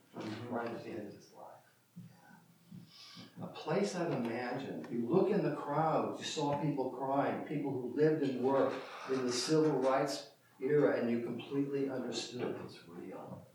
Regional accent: Chicago, Illinois, United States; And I'm from the Chicago area, you know, and we experience that going downtown Chicago.

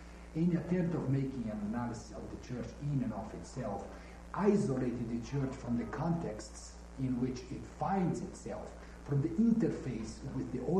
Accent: Brazil; now in Chicago, United States; I'm originally from Brazil, and where I have been teaching theology and also being a pastor in the countryside.

